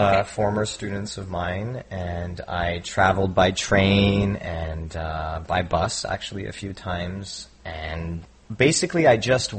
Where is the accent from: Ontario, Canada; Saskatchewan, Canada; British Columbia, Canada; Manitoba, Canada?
Ontario, Canada; Waterloo; I'm from Waterloo.